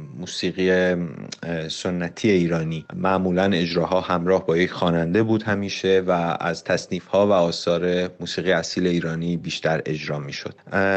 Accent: Isfahan, Iran; also born or lived in Florence; من اهل اصفهان هستم، ریشه هام اونجاست و تحصیلات، کار و زندگیم عمدش در شهر فلورانس طی شده

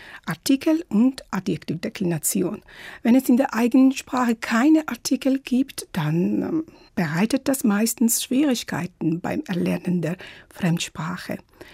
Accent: Tbilisi, Georgia; ich komme aus Georgien. Ich bin im Jahre 1969 in Tbilisi geboren.

